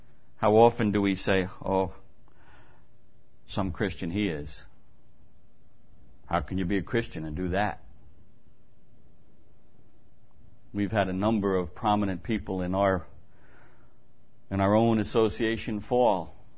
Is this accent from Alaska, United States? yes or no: no; New York, United States; Well, we're from New York. I can do better than that.